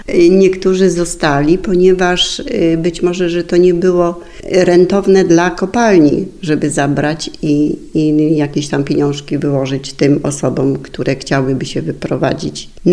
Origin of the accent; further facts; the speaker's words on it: Płoszewo, Greater Poland Voivodeship, Poland; born there; Urodziłam się w roku 1950. We wsi Płoszewo, to jest Poczta Sąpolno. Dawniej była to również gmina Lubstów. Obecnie to jest właściwie Dąbrowa i Poczta Sąpolno.